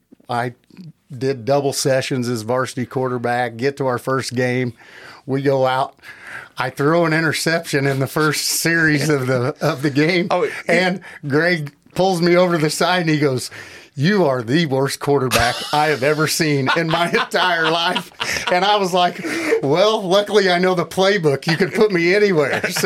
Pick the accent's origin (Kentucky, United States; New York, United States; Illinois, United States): Illinois, United States; Carrollton; I graduated high school in 1992 and went to Carrollton High School. That means I grew up in Carrollton, Illinois in the 80s